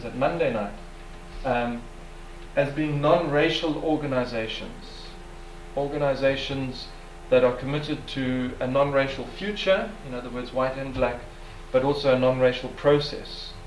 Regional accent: South Africa; but how does a white South African who's supposed to be for apartheid ended up being against apartheid?

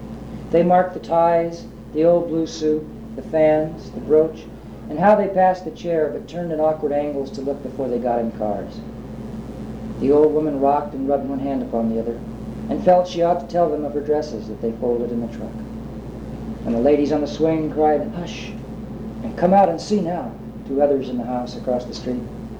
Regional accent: Greenville, Illinois, United States; I was always impressed by Seward, Nebraska, and my hometown of Greenville, Illinois, Southern Illinois.

